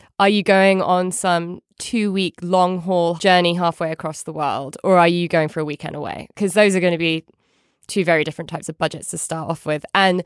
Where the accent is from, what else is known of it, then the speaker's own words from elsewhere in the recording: United Kingdom; So as a Brit abroad, I can confirm that.